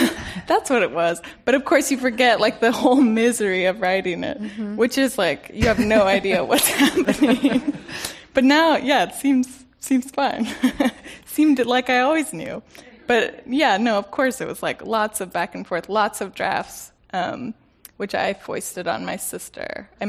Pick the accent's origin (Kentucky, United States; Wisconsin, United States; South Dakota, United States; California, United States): California, United States; I think a lot of it came from just growing up in California, where it's such a big part of the lore and mythology. And both my parents are also from California